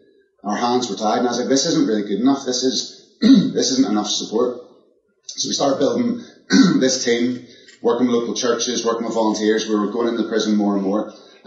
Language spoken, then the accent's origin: English; Belfast, Northern Ireland, United Kingdom; moved away as an adult; now in London, United Kingdom; I'm from Belfast in Northern Ireland, moved to London in 2010 to start working for London City Mission.